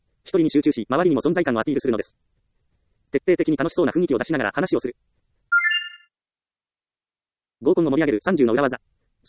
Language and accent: Japanese; Ehime, Japan; 例えば私は愛媛県出身です。